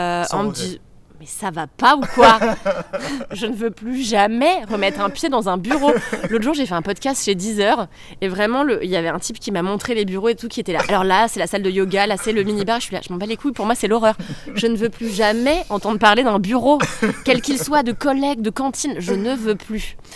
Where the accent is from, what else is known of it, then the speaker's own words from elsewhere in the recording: Paris, Île-de-France, France; c'est une Parisienne pure souche qui vous dit ça. Je suis née, j'ai grandi à Paris